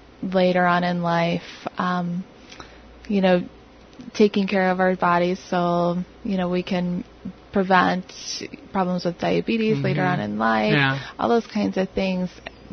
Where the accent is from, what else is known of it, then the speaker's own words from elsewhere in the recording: Illinois, United States; I'm from Illinois originally, so it's been a great experience, a really comfortable fit for me